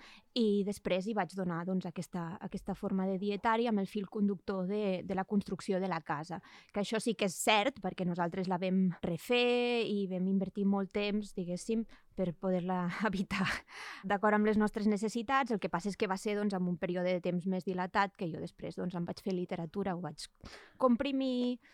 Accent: Catalonia, Spain; La meva comarca és la Segarra i la Segarra queda a la dreta, diguéssim, del que en diríem Ponent, no? Per tant, hi ha una part que sí que és Ponent, però hi ha una part que és la Catalunya Central

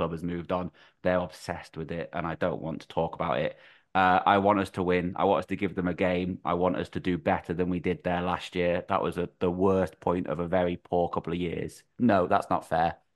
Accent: Holmes Chapel, North West England, United Kingdom; I'm from Holmes Chapel. Stockport's down my train line.

